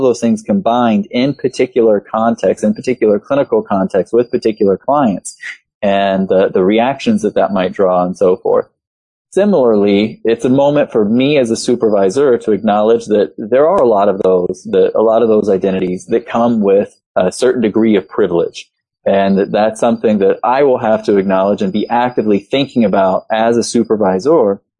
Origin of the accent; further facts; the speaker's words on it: Oklahoma, United States; I'm also from Oklahoma, and so it's Choctaw from Oklahoma in my particular Choctaw family. I was raised in a somewhat lower SES background with parents who didn't graduate high school.